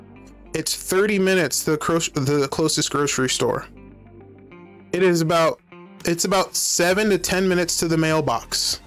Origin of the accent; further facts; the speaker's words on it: Washington, United States; also born or lived in Tacoma; I'm from Washington State. I used to live in Tacoma, the Spanaway, Parkland area is usually where I was, or in, like, Midland, you know, Puyallup, stuff like that, right?